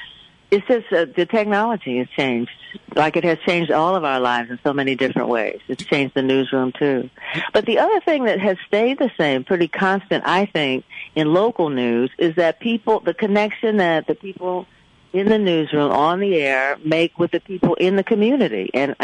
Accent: Detroit, Michigan, United States; I was very active in community organizations growing up in Detroit, and then it just kind of rolled from there.

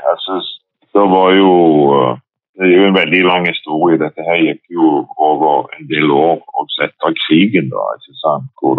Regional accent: Stavanger, Rogaland, Norway; now in Sandnes, Norway; Jeg var ferdig og var hjemme i Stavanger, og jeg hadde flyttet til Sandnes.

